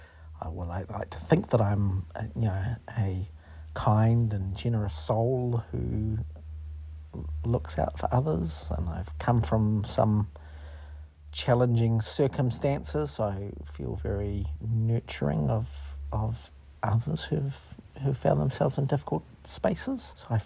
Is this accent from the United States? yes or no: no; New Zealand; born or raised there; also born or lived in India